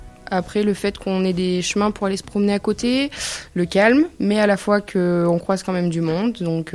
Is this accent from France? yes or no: yes; Saint-Étienne, Auvergne-Rhône-Alpes, France; Non, moi je suis stéphanoise à la base, donc du coup je suis arrivée ici en 2016